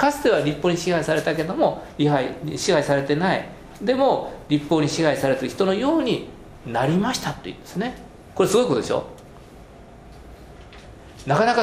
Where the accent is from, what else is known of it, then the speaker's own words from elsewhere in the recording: Fukaya, Saitama, Japan; 私は埼玉県の深谷というところ出身なんですけど